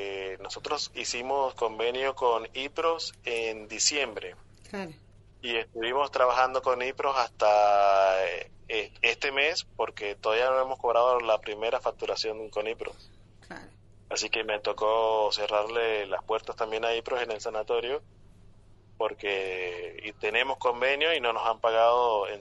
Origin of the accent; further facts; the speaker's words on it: Barranquilla, Atlántico, Colombia; moved away as an adult; now in Argentina; Sí, yo soy de Colombia. Vivo de la ciudad de Barranquilla. Llegué a Argentina hace 14 años. Me gradué de médico en Colombia y en Argentina logré hacer mi especialidad.